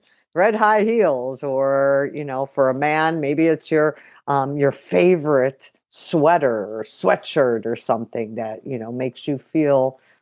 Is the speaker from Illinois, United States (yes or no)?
yes; Chicago, Illinois, United States; For me, I'm a Chicagoan, and black is just kind of our dress code. That's where I grew up, and that's where I learned how to dress.